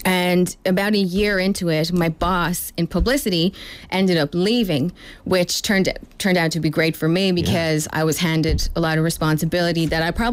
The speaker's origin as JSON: {"language": "English", "town": "Dublin", "region": "County Dublin", "country": "Ireland", "tie": "born or raised there", "said": "I'm from Dublin. I'm from Hartstown."}